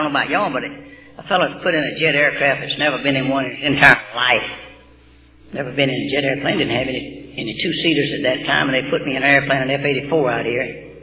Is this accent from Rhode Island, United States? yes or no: no; Georgia, United States; born there; I was born down in Southeast Georgia, and my folks were primitive Baptists of faith.